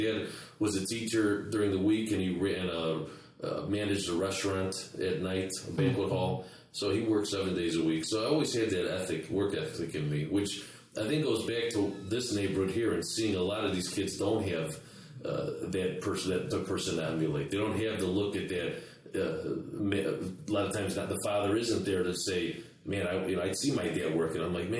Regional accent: Chicago, Illinois, United States; I'm born and raised in Chicago. My dad, a special education teacher with Chicago Public Schools. My mom was a stay-at-home mom.

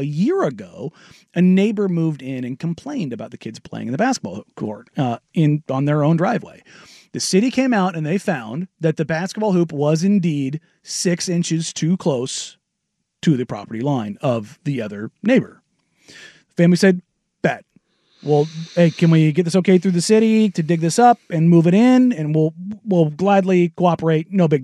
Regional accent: Beaverton, Oregon, United States; My house growing up in Beaverton was on the corner, so putting a basketball hoop there wasn't a problem

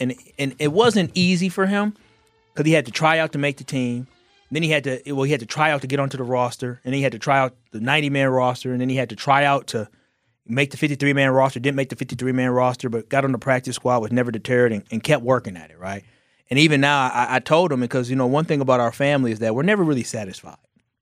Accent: Wisconsin, United States; but I'm from Wisconsin. I'm a Packer fan.

